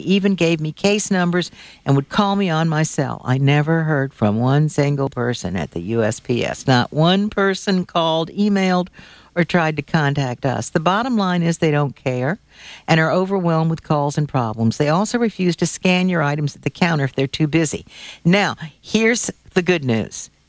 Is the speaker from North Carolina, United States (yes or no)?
yes; North Carolina, United States; but I happen to know where you are because I'm from North Carolina.